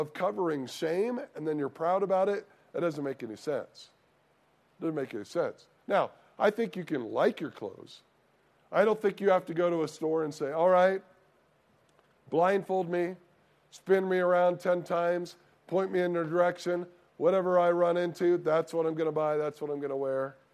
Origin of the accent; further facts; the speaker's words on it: Midwest, United States; I grew up in the Midwest.